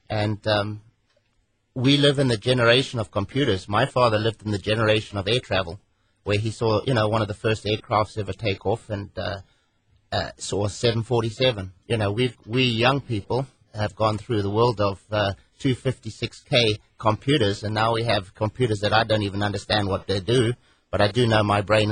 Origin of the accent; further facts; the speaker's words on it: Bromley, London, United Kingdom; born there; He was born in Cambridge, England, and I was born in Bromley, Kent.